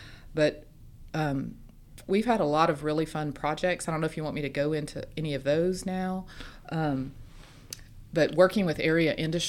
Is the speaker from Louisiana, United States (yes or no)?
yes; Louisiana, United States; almost everyone right now at our agency, we are from Southwest Louisiana. Most of us are McNeese graduates.